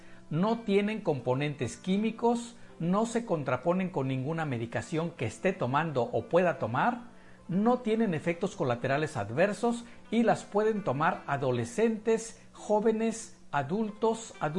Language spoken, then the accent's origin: Spanish; Mexico; soy médico mexicano especializado en acupuntura y diplomado en nutrición clínica y obesidad